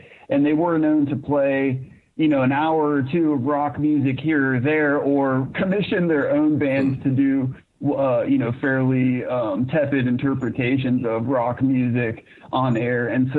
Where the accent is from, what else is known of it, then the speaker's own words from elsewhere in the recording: Zanesville, Ohio, United States; I'm from Zanesville, Ohio, so just in the barely earliest foothills